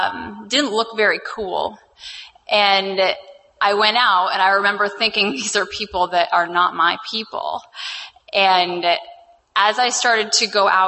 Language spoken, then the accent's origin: English; Minneapolis, Minnesota, United States; So I am from Minneapolis, Minnesota.